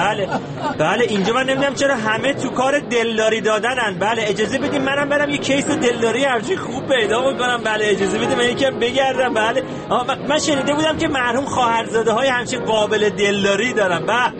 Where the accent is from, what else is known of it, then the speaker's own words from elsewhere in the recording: Iran; من خبرنگار ایرانی هستم